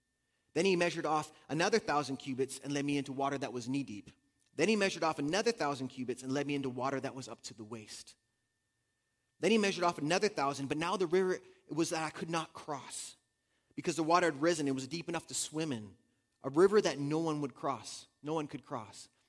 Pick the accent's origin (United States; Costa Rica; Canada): Costa Rica; Growing up in Costa Rica, my family would often take us to the ocean, take us to the beach. And in Costa Rica, we have some amazing surf